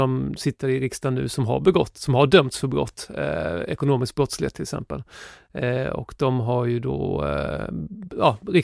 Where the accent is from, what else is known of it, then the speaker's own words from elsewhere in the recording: Växjö, Kronoberg County, Sweden; Jag kommer inte från Värnamo utan jag kommer från Växjö